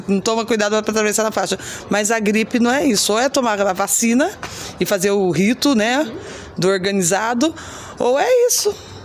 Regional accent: Londrina, Paraná, Brazil; Eu sou de Londrina, mas eu sou acampada do MST lá.

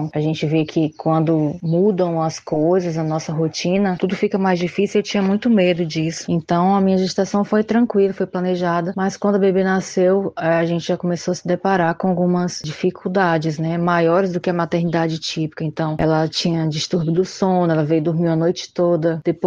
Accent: Rio Branco, Acre, Brazil; tenho 38 anos, sou acriana, natural de Rio Branco

